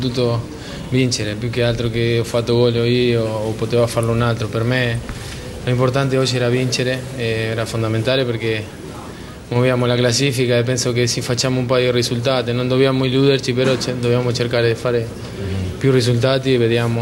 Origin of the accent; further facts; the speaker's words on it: Argentina; No, basta che se uno parla pensa anche perché sono argentino.